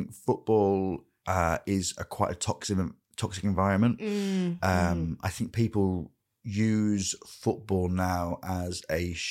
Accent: Grimsby, Yorkshire and the Humber, United Kingdom; growing up in Grimsby, there was a lot of wet breaks.

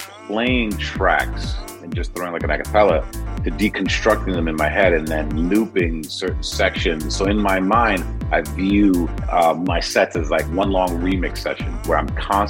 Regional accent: New York City, New York, United States; Well, when I first started as a kid growing up in Queens, music was really very cross-cultural. I grew up in a Latin household, so there was lots of merengue and salsa music that we had in the house.

